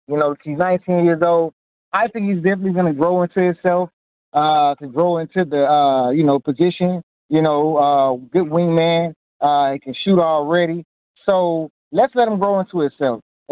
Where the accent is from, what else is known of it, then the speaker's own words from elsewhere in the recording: Atlanta, Georgia, United States; You know, we want change in Atlanta. I'm born and raised in Atlanta.